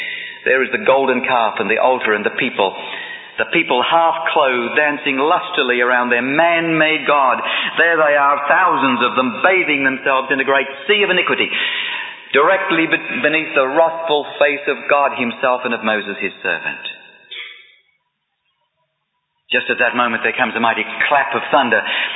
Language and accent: English; Australia; He told you I'm from Australia. That's true.